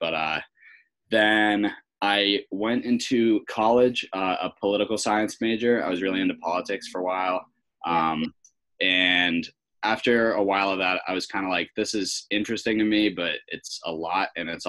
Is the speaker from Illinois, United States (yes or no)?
no; Natick, Massachusetts, United States; I'm from Natick, Mass. I'm at school. I'm at UMass, so I'm in Amherst.